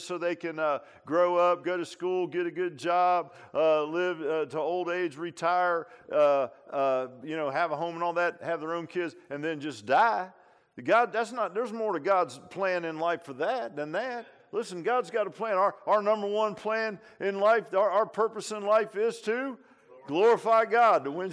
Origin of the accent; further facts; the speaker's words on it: Virginia Beach, Virginia, United States; I look back when I grew up in Virginia Beach, and I was thinking about my upbringing.